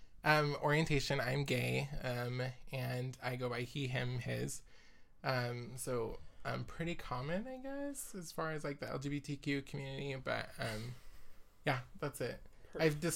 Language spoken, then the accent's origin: English; Utah, United States; I'm from Utah. Just southern Utah or central Utah, I guess